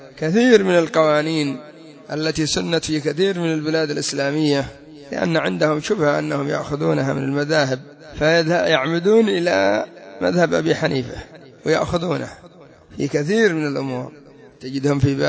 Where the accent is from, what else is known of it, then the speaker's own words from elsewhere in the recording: Yemen; أما عندنا في اليمن هو المقدم